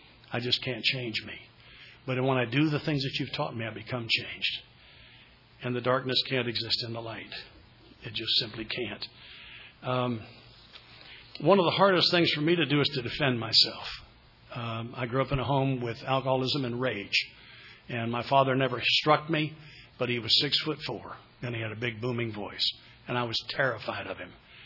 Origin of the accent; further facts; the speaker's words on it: the South, United States; So I grew up in the South.